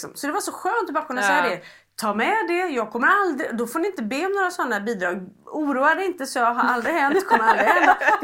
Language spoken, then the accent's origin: Swedish; Sundsvall, Västernorrland County, Sweden; Jag är från Sundsvall. Ja, jag gillar ju Sundsvall.